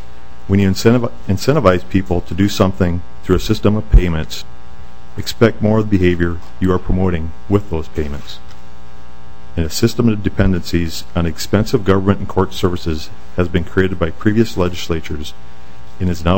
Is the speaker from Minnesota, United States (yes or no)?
yes; Anoka, Minnesota, United States; I'm from Anoka.